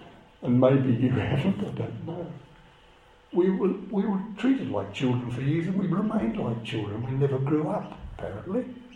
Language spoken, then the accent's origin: English; Australia; And I, as an Australian, see this